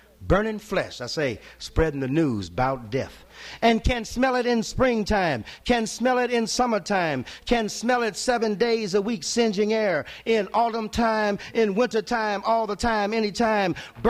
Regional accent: St. Louis, Missouri, United States; I grew up on Delmar and Leonard, and these pieces work together as a group

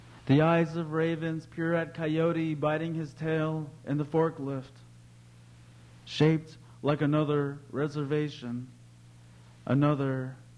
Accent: United States; I'm of the Navajo people, the Bitterwater people. I was born and raised on the Navajo Rez, Irvation.

